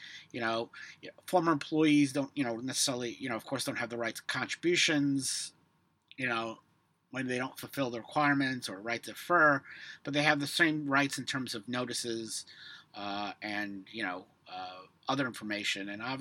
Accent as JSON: {"language": "English", "town": "New York City", "region": "New York", "country": "United States", "said": "I was from Harlem and whatnot"}